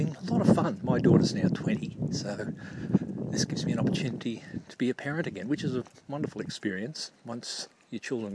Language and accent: English; Brisbane, Queensland, Australia; now in Sydney, Australia; I've also had to relocate to Sydney because I come from Brisbane. And I've been in Sydney many times over the years, living here off and on for a few years or months at a time